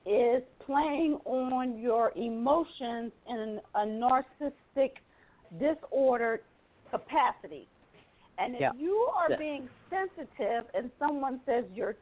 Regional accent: Kentucky, United States; I'm from Kentucky. I'm the ambassador for the state of Kentucky for NASCA.

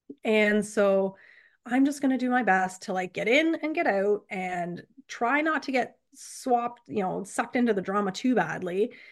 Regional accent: the South, United States; But, you know, I wasn't from the town. I was from the South. And there was kind of this connotation that, you know, the Southerners were entitled and bratty and a pain.

